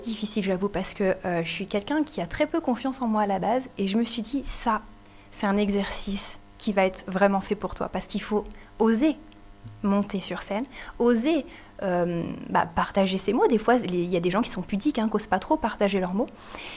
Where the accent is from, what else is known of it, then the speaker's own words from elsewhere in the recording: Reims, Grand Est, France; en 2022, j'ai déménagé dans les Alpes de Haute-Provence. Donc moi, à la base, je suis rémoise